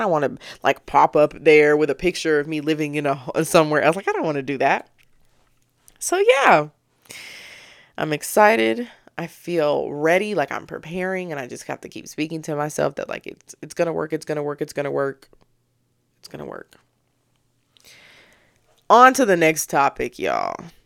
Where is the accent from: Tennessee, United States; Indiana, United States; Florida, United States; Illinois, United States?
Tennessee, United States; Memphis; if I tell them I'm from Memphis and I got family from Mississippi